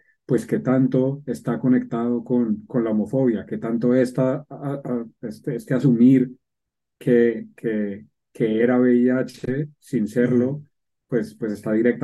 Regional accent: Colombia; now in London, United Kingdom; soy colombiano, vivo con VIH desde el 2000, 2008, 2000, algo, hace muchos años. Soy gay y vivo en Londres y trabajo en salud mental.

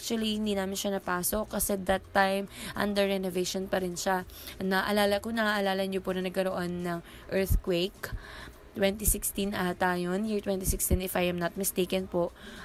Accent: Manila, Metro Manila, Philippines; hindi namin na-feel na from Manila kami.

